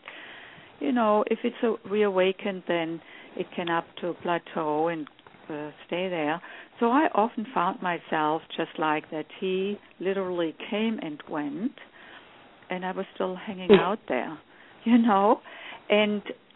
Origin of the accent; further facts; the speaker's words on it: Germany; moved away as an adult; So I grew up in Germany and came here when I was 29.